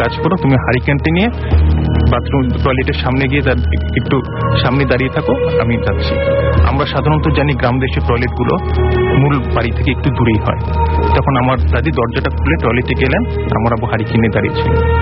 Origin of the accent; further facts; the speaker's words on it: Muradnagar, Chittagong Division, Bangladesh; আমাদের গ্রামের বাড়ি হচ্ছে কুমিল্লার মুরাদনগর থানাতে।